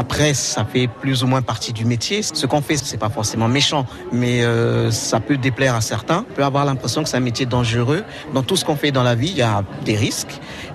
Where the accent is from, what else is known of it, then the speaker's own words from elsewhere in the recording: Republic of the Congo; Moi, par exemple, je viens du Congo-Brazzaville.